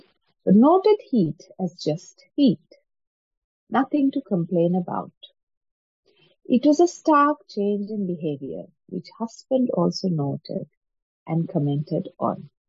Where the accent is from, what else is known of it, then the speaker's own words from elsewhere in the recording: Sri Lanka; One of the most difficult things to bear, even as a youngster growing up in Sri Lanka, was the high heat from the sun, which was about 28 or 29 degrees.